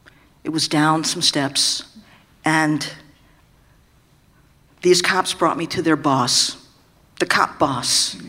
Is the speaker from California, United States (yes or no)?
yes; San Francisco, California, United States; You see, my origin was San Francisco. I'm from San Francisco, and so please check my itinerary. I have to go back to San Francisco.